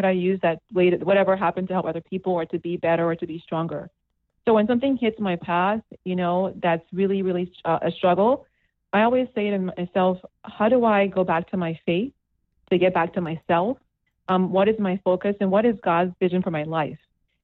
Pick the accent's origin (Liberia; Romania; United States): Liberia; I've been through 3 wars. I'm from Liberia, West Africa, surviving wars